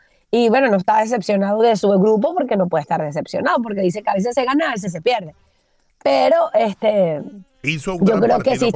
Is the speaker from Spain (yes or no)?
no; Argentina; como uno argentino, uno está contento.